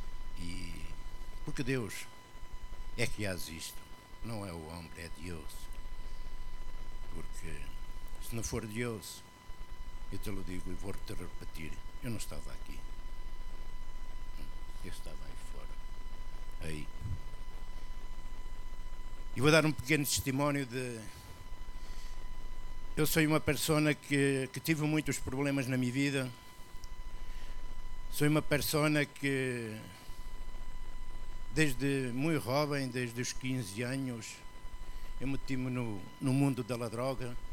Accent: Lisbon, Portugal; sou português, de Lisboa.

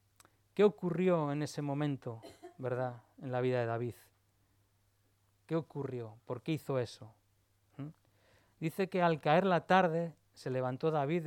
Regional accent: Spain; Y tengo orígenes, soy español como todos.

